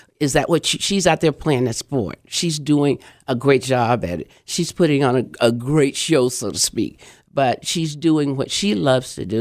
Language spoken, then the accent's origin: English; Georgia, United States; And growing up in Georgia, you know, I grew up during the time of, you know, whites, colors, and all of that.